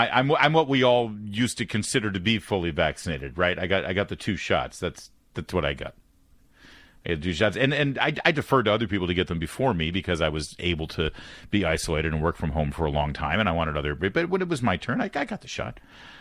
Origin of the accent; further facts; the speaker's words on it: Newport Beach, California, United States; because I grew up in Newport. That's where I went to high school at Corona Del Mar.